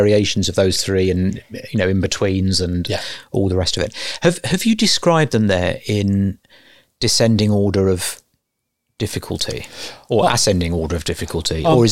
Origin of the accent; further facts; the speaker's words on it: Southend-on-Sea, East of England, United Kingdom; So I grew up in South End, proud to be an Essex boy.